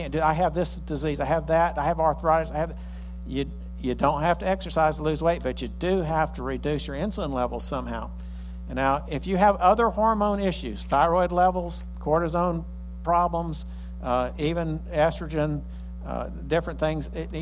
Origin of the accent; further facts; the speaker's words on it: Valdosta, Georgia, United States; I was raised in Valdosta most of my life.